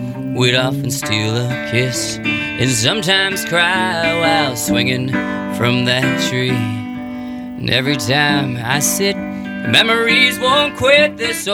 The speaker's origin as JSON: {"language": "English", "town": "Houston", "region": "Texas", "country": "United States", "tie": "born or raised there", "said": "And the older I got, I really came back to my roots with country growing up in Houston."}